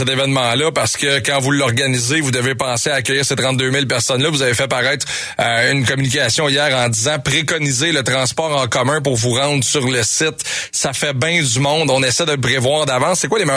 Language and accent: French; Montreal, Quebec, Canada; C'est fou raide de savoir qu'on peut faire ça chez nous à Montréal.